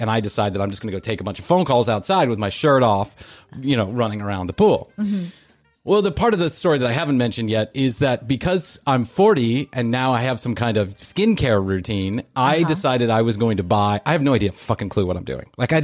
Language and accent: English; Ireland; First of all, I'm Irish.